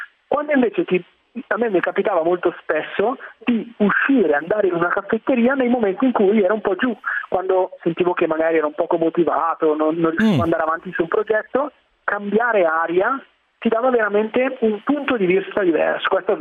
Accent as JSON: {"language": "Italian", "town": "Bergamo", "region": "Lombardy", "country": "Italy", "lives_now": "Milan, Italy", "said": "io sono di Bergamo, mi sono trasferito in una grande città come Milano"}